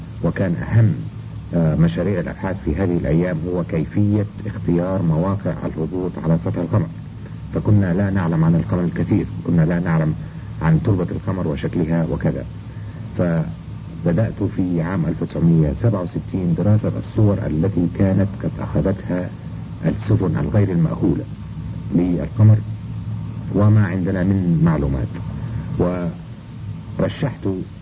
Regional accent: Egypt; moved away as an adult; أنا ولدت أساسا في مصر ودرست في مصر إلى البكالوريوس في جامعة علوم عين شمس

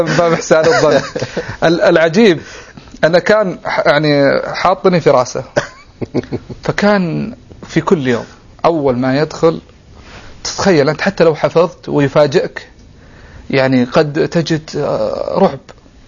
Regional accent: Riyadh, Riyadh Province, Saudi Arabia; also born or lived in Al Bahah; ولدت في منطقة الباحة، ومكثت فيها سنوات قليلة جدا، ثم انتقلت مع الوالد إلى مدينة الرياض. في الرياض تلقيت جميع تعليمي الابتدائي والمتوسط والثانوي، ما عدا المرحلة مرحلة الثاني ابتدائي، فتلقيتها في منطقة الباحة.

